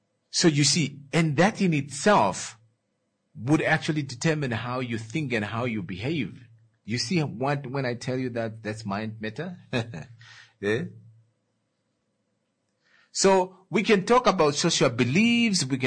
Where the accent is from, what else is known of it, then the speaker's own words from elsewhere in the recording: Jamaica; I'm a Jamaican. Where is that? Looking for a Jamaican. I am a Jamaican.